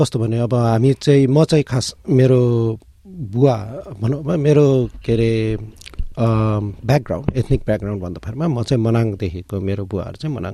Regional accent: Kathmandu, Bagmati, Nepal; अनि प्लस अब म चाहिँ काठमाडौँमै हुर्किएँ, अनि काठमाडौँमा हुर्किँदा

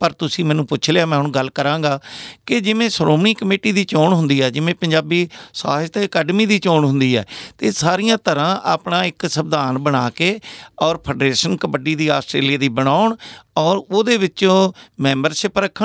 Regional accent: Badi, Punjab, India; ਬੜੀ ਮੇਰਾ ਪਿੰਡ ਹੈ ਸੰਗਰੂਰ ਜ਼ਿਲ੍ਹੇ 'ਚ

